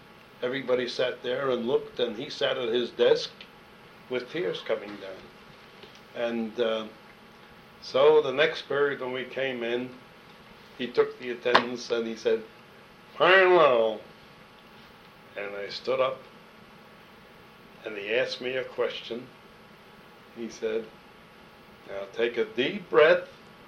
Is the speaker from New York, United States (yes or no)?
yes; Brooklyn, New York, United States; moved away as an adult; I said, "That's where I'm from, Bronzeville." says, yeah. I said, yeah, I'm from Brownsville. He said, what school did you go to in Brownsville? I said, well, I came to Pittsburgh to go to Pitt, but I went to Boys High.